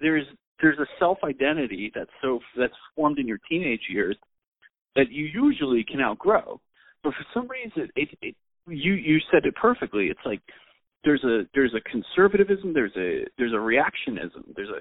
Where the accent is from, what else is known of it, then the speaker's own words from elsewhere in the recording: United States; I'm an American artist. I got no guilt.